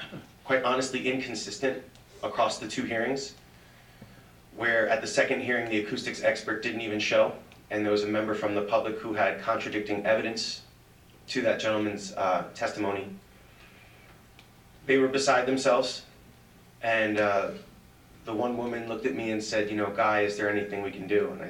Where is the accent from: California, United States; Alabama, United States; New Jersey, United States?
New Jersey, United States; Tewksbury Township; Sorry, sir. … I'm from Tewksbury Township.